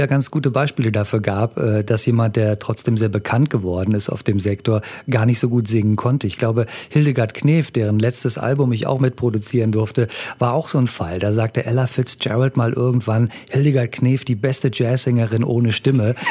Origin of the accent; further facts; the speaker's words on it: Bonn, North Rhine-Westphalia, Germany; Ich komme aus der Gegend von Bonn, bin dort zur Schule gegangen